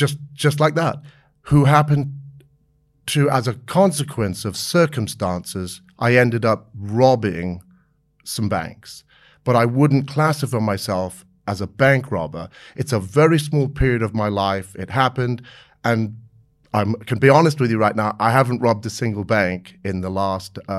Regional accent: Maidenhead, South East England, United Kingdom; growing up in Maidenhead in the late 60s and early 70s was wonderful. When we went to junior school, my sister and I were the only two children of color in the school.

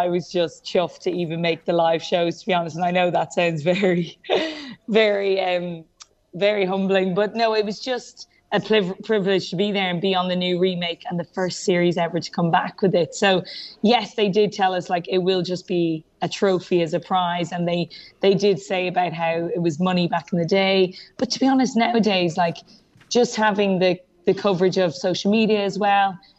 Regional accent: Termonfeckin, Leinster, Ireland; Yeah, so we moved up to Dublin and I went to school then in Dublin, but very much still say that I'm from Termin Feckin.

